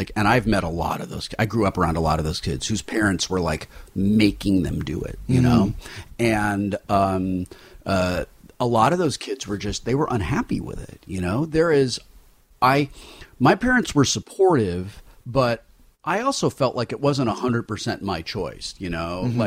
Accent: California, United States; Like, you know, we're from Southern California.

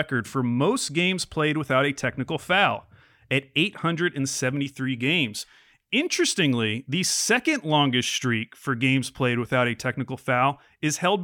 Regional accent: Portland, Oregon, United States; It was my hometown, Portland Trail Blazers.

